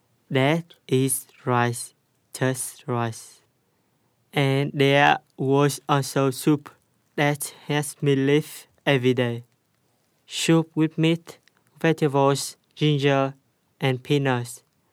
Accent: Vietnam; I'm from Vietnam and my poem is My Memories.

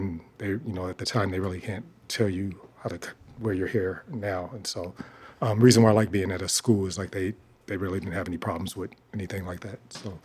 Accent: New York City, New York, United States; also born or lived in Jamaica; And I was born in Jamaica, but we moved to Brooklyn, New York when I was three. So I don't remember the first thing.

